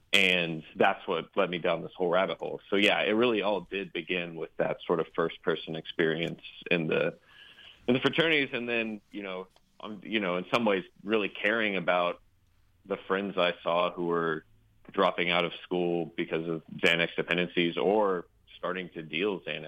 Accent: Dallas, Texas, United States; This is the world that I come from. I grew up in Dallas, Texas, kind of in that bubble.

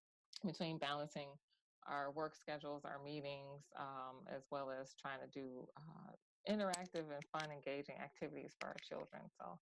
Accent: Chicago, Illinois, United States; I am from Chicago

